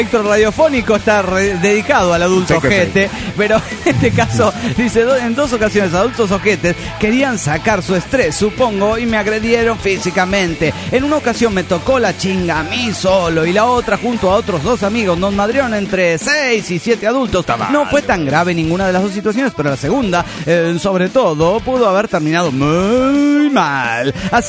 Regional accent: Guadalajara, Jalisco, Mexico; de Guadalajara, México.

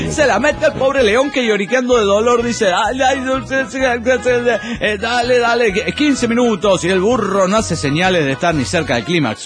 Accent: Juchitán, Oaxaca, Mexico; yo soy de Juchitán y no de Catepec, donde me han ubicado varias veces.

